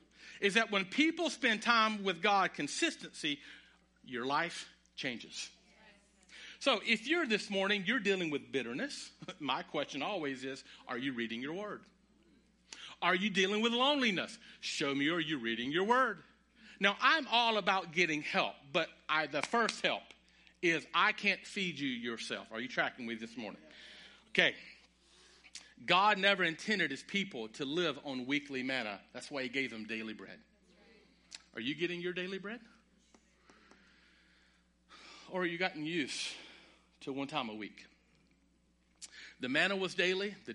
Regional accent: North Carolina, United States; I can talk like that because I'm born and raised in North Carolina, okay? East of I-95, where I'm from, we got some real good old boys.

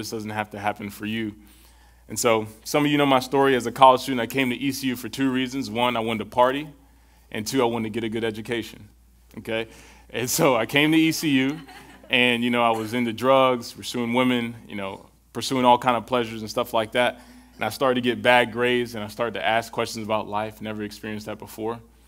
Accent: Charlotte, North Carolina, United States; I'm like, what? What you mean? We're both from Charlotte.

